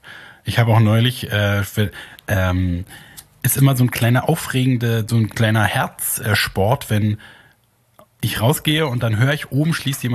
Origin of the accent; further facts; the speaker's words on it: Germany; das ist mir als Deutscher sehr wichtig.